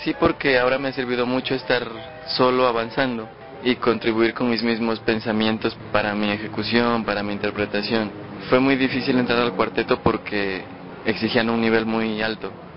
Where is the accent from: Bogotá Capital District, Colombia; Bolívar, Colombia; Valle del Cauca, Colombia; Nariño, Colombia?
Nariño, Colombia; En mi pueblo había mucha música en cuanto a las fiestas, el disfrute.